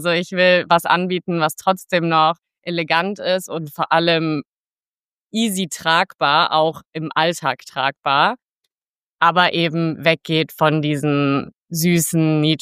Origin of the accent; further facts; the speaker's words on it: Cologne, North Rhine-Westphalia, Germany; now in Berlin, Germany; Ja, also ich komme ursprünglich allerdings aus Köln, das kann man schon dazu sagen, aber ich wohne jetzt seit 4 Jahren in Berlin